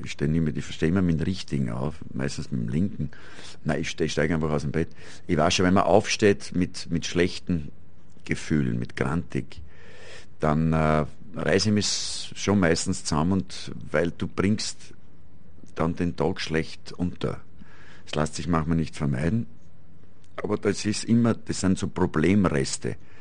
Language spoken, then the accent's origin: German; Austria; da sage ich als Österreicher, das gehört trotzdem zu uns irgendwie.